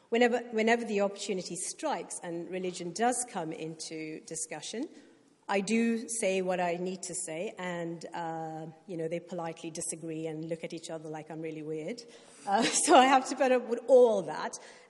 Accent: South Africa; I grew up in South Africa. I'm of Indian descent

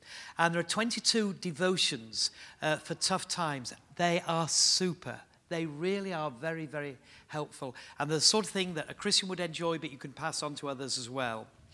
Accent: Yorkshire and the Humber, United Kingdom; I'm afraid I'm a Yorkshireman, so they're not free.

